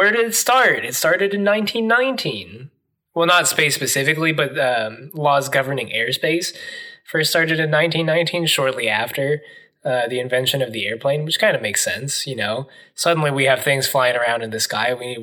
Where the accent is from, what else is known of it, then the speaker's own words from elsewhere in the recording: Cincinnati, Ohio, United States; I was born and raised in Cincinnati.